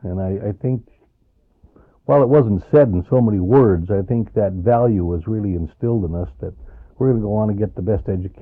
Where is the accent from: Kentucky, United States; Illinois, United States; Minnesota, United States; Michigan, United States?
Minnesota, United States; their business was right there in the, what we call the Iron Range, I chose to go right back to my hometown.